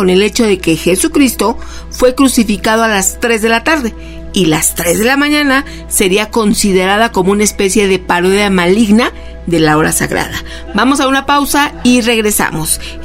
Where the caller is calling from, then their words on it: Puebla, Mexico; Soy de Puebla y muchos escuchamos en Sierra Norte de Puebla.